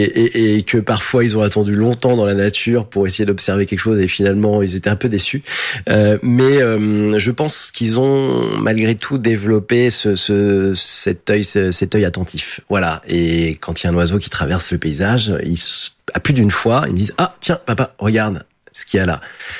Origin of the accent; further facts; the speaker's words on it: Île-de-France, France; Oui, c'est-à-dire que moi, je suis un citadin. J'habitais dans les Hauts-de-Seine. Voilà, je suis originaire des Hauts-de-Seine